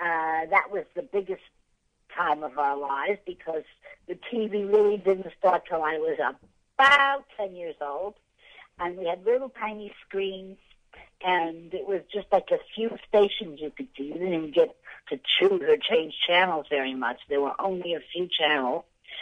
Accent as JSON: {"language": "English", "town": "New York City", "region": "New York", "country": "United States", "tie": "born or raised there", "said": "I grew up in New York City. I was born in the Bronx. I lived most of my young years in Manhattan. I went to school in New York City."}